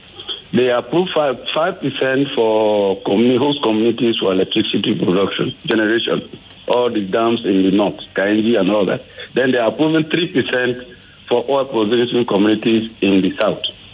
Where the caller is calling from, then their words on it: Ikorodu, Lagos, Nigeria; I'm calling from Ikorodu.